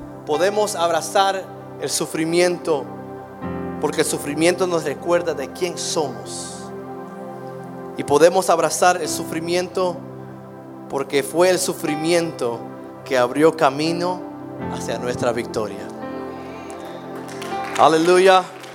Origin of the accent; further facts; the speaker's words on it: Guatemala; vos sabes, porque soy guatemalteco